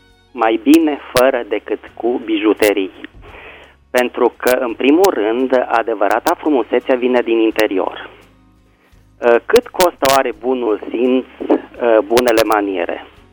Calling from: Bucharest, Romania; din București

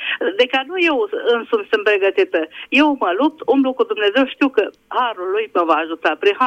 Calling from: Budapest, Hungary; din Budapesta.

